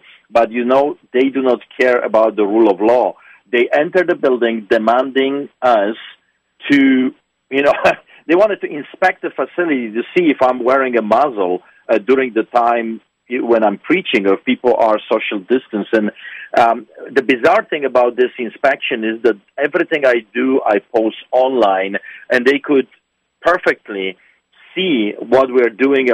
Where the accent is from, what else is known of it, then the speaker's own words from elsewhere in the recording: Poland; just like I saw growing up in Poland under the boots of the Soviets.